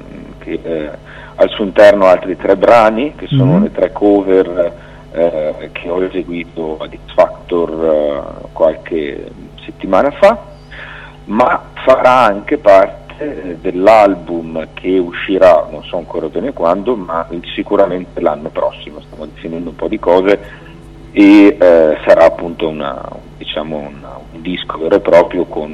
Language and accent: Italian; Veneto, Italy; Fino a 5 anni fa insegnavo qui nell'Alto Vicentino, da dove vengo io